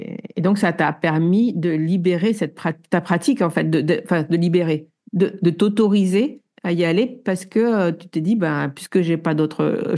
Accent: Toulouse, Occitanie, France; Je suis toulousaine, alors putain, ça me dérange pas du tout, tu vois.

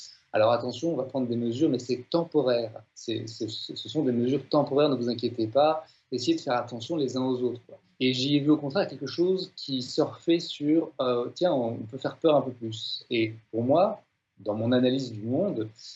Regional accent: Strasbourg, Grand Est, France; also born or lived in Paris / South-West France; now in Brussels, Belgium; Je suis un Strasbourgeois qui est tombé amoureux de Bruxelles. Après passer plusieurs années en France, à Strasbourg, mais aussi entre Strasbourg, Paris ou le Sud-Ouest

